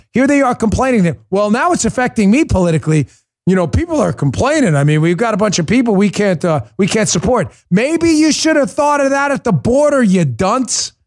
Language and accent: English; New York, United States; I remember NBC New York. I grew up in New York. My mother used to watch NBC News.